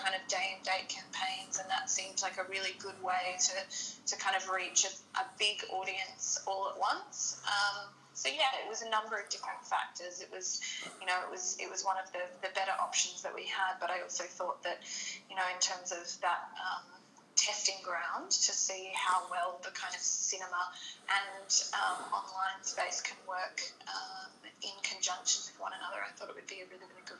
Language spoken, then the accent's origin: English; Australia; despite the fact that I am Australian